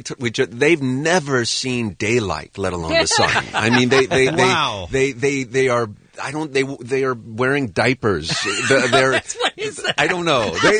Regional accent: Ohio, United States; I remember this when I grew up in Ohio, they said that.

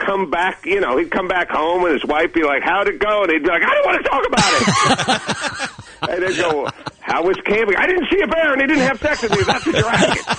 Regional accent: North Hollywood, California, United States; I grew up in North Hollywood, so it was just, my parents wouldn't have driven us anywhere

